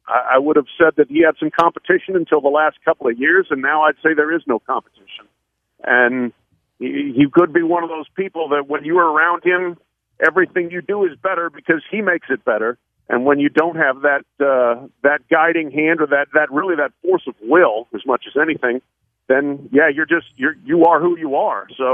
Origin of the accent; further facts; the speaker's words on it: Colorado, United States; Look, I grew up in Colorado in Big Eight days